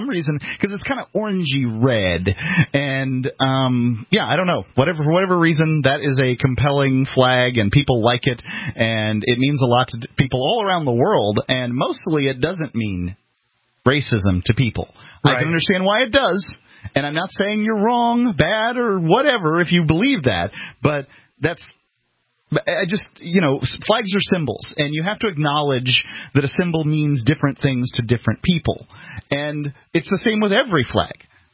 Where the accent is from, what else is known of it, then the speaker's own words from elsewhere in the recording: the South, United States; I'm a Southerner.